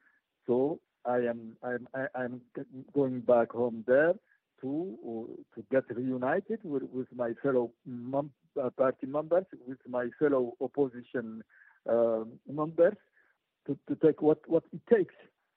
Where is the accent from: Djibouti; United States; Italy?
Djibouti; because the elections in my home country are not fair and free.